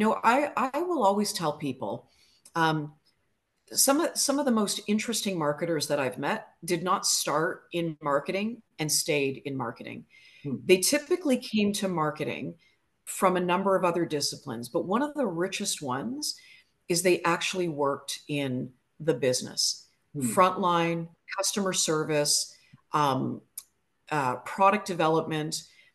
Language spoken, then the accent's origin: English; Hamilton, Ontario, Canada; I remember I'm from Hamilton